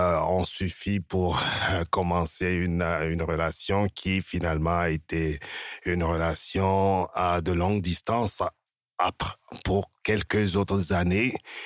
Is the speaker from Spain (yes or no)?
no; Benin; Je viens du Bénin, je viens d'Afrique, j'ai une fierté culturelle